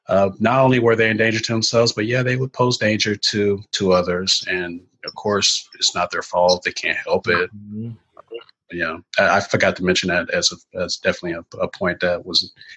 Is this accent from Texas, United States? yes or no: no; Indianapolis, Indiana, United States; Yes, I'm from Indianapolis, Indiana.